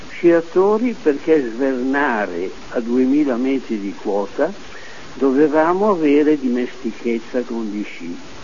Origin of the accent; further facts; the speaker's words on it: Bergamo, Lombardy, Italy; born there; sono nato a Bergamo il 5 marzo 1920